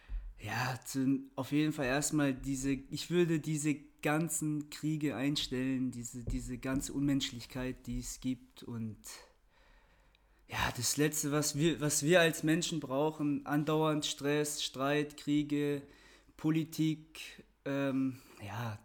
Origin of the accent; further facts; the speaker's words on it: Germany; Ich als Deutscher, den könnt ihr euch schön aufhängen.